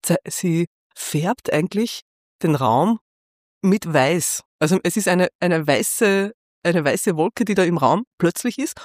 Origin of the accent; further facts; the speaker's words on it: Austria; dass so viele Sachen, die dort gesetzt sind, die Frauen einschränken, bei uns in Österreich auch bis Mitte der 70er Jahre genau gleich waren.